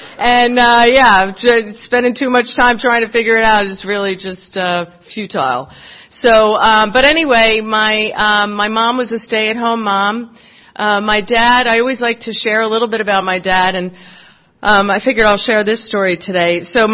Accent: New Jersey, United States; made the mistake that I'm actually really from Florida. I'm not. I think my accent is the dead giveaway. Big Irish Catholic family.

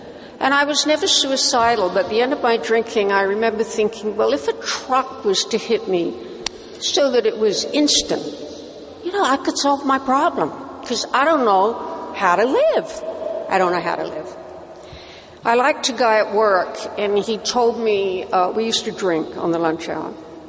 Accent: London, United Kingdom; I was born in London and grew up with regular drinking, but I loved it.

